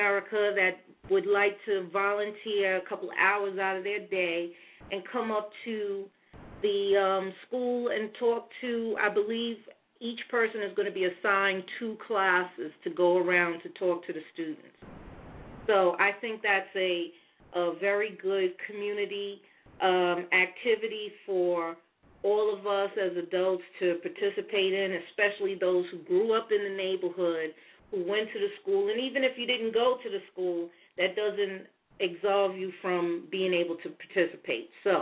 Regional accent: New York City, New York, United States; These are all of my Facebook friends and a couple of who in which I grew up with in Crown Heights.

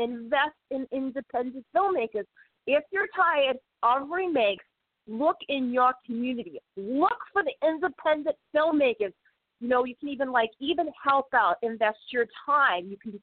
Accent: Boston, Massachusetts, United States; accent: Bostonian; I hope it, forgive my accent, Bostonian accent

